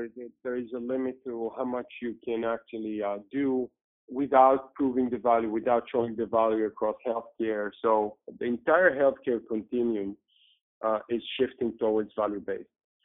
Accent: Israel; I come from Israel.

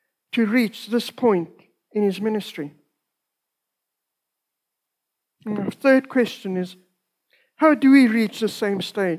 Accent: South Africa; I'm a South African

